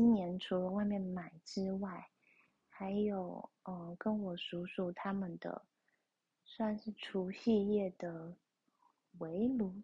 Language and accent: Chinese; Kaohsiung, Taiwan; 我觉得虽然那个我们高雄老家是高雄人